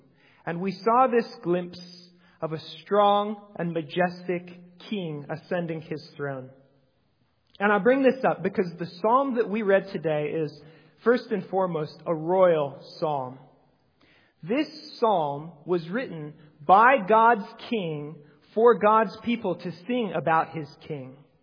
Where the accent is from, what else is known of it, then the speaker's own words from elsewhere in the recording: St. Michael, Minnesota, United States; I come from St. Michael, Minnesota.